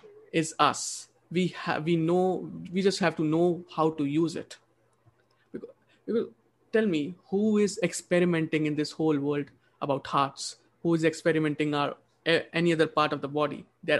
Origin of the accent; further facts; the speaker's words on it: India; English is a second language; Yeah, it's just a different pronunciation because I'm an Indian.